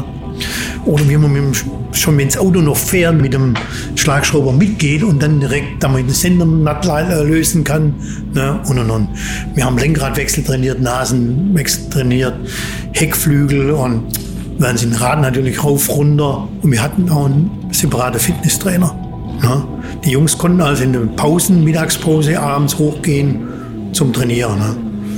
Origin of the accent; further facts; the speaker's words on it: Sulz am Neckar, Baden-Württemberg, Germany; born there; Also gebürtig komme ich aus dem Schwabenland. Aha. Ne? Genauer gesagt aus Sulz am Neckar, Bergfelden. Ein kleines Hellendorf, war damals 1500 Einwohner. Ja, und da komme ich her, da bin ich 1957 geboren.